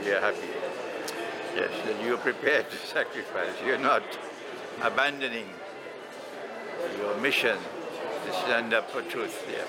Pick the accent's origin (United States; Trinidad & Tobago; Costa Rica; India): Trinidad & Tobago; and I am from Trinidad and Tobago in the Caribbean.